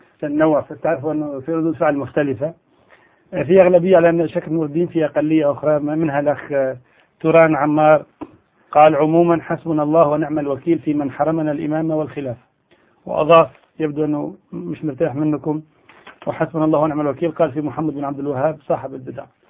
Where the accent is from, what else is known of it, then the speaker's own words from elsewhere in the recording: Tunisia; نحن كتونسيين ممكن نختلف في كثير من الأشياء